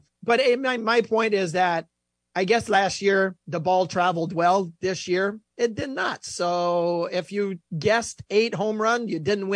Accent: Quebec, Canada; I never really got to see him or hear him as an analyst because growing up in Quebec

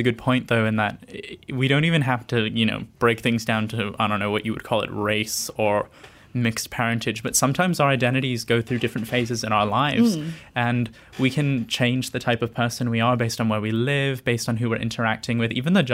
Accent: United States; now in Malaysia; my mother is Malaysian of Chinese ancestry. So I grew up in the States, and I only came back to Malaysia a few times in my life.

